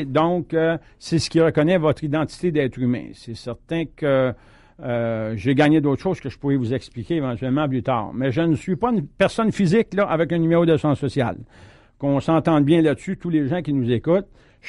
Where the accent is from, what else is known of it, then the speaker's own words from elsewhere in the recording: Cowansville, Quebec, Canada; born there; je suis né à Cowansville, je suis d'une famille de 14 enfants, je suis le troisième de la famille, je suis un bricteur-maçon de métier, j'ai une huitième année